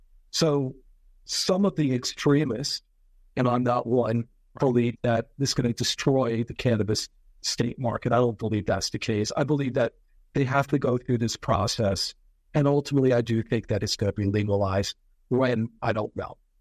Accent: New Jersey, United States; Look, I'm from New Jersey. I think New Jersey, if you think about it, is a pretty expensive state to live

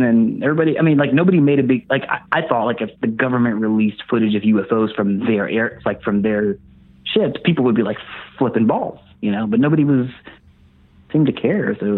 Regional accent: Texas, United States; I'm from Texas.

